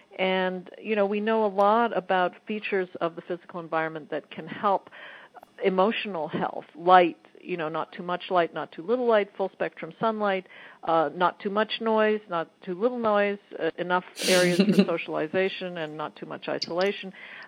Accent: Montreal, Quebec, Canada; I was born and raised in Montreal, and I went to medical school at McGill University

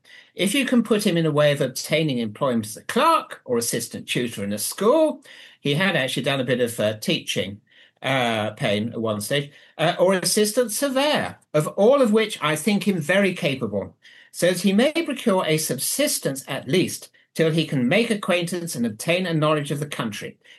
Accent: England, United Kingdom; I mean, I will kick off by saying that I am English, but I am also a historian, most importantly.

